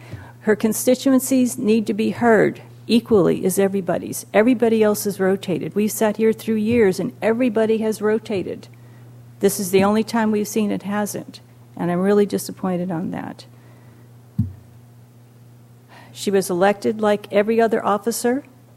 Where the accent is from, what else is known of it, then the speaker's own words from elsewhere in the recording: Cambria, California, United States; from Cambria.